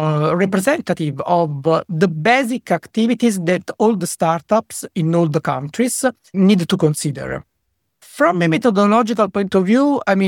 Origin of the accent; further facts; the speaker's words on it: Italy; English is a second language; I am from Italy